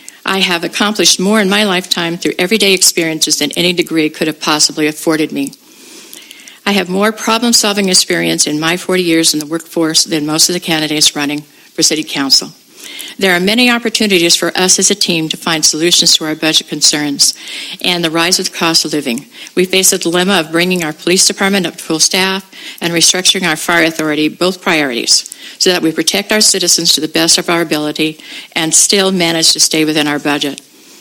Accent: California, United States; I was raised in the South County, met my husband at Arroyo Grande High School, and raised my family here.

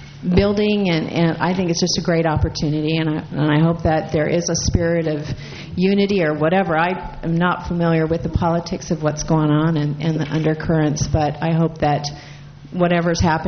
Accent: Phoenix, Arizona, United States; I'm from the Phoenix, Arizona area. Very large community, lots of money for recreation

